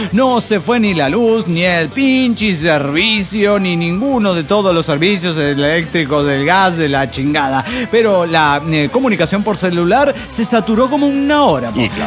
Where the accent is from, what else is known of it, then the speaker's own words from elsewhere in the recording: Mexico City, Mexico; now in Santiago, Chile; soy chilango, pero igualmente, a pesar de haber nacido, criadome en la capital del DF mexicano, estoy en Chile y ya se me ha pegado la tonada, po.